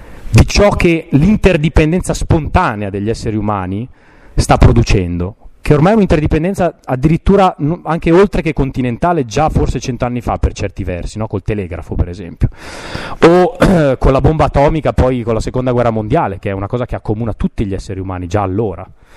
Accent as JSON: {"language": "Italian", "town": "Genoa", "region": "Liguria", "country": "Italy", "said": "io non sono milanese, Genova, quindi prendiamo perché sono di Genova, la mia appartenenza di genovese, la mia appartenenza genovese"}